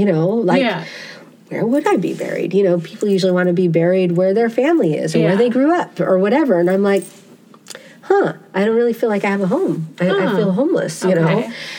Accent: United States; that's something I realized in Wales is, oh my gosh, I really am an American. Like, I'm an American

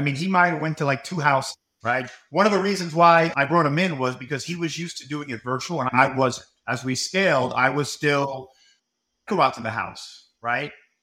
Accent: Northeast, United States; I'm from the Northeast. We have a stigma against them.

